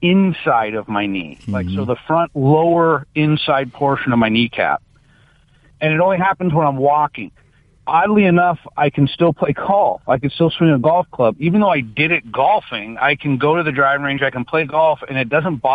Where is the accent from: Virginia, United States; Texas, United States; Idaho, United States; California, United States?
California, United States; Santa Clarita; No, I've been many places, but born and raised in Santa Clarita, and I still live there, yeah.